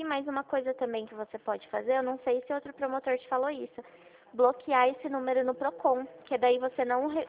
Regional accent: Itu, São Paulo, Brazil; eu sou de Itu.

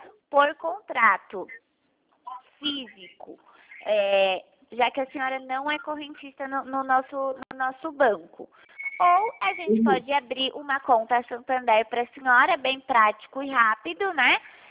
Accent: São Paulo, Brazil; eu sou de São Paulo, tá?

